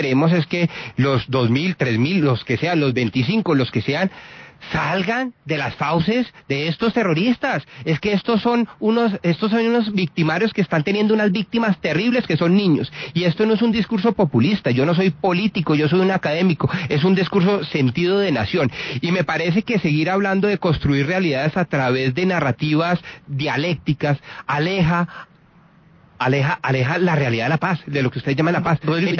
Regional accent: Colombia; Yo ya estoy cansado como colombiano de cuentos

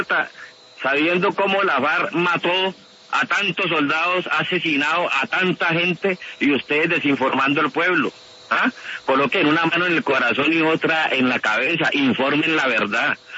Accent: Colombia; now in Miami, United States; como colombiano siento un gran dolor

